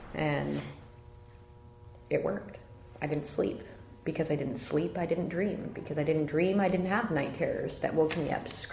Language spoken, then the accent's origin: English; Sitka, Alaska, United States; We grew up together in Sitka years ago.